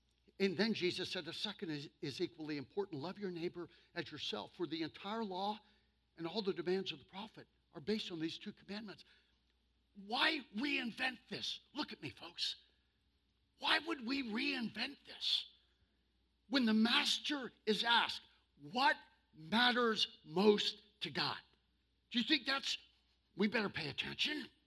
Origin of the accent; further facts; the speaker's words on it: Roaring Spring, Pennsylvania, United States; born there; Now, I was born in Roaring Spring, Pennsylvania. I understand hillbilly. All of my relatives, we're from the hills of PA. Coal mining is our background.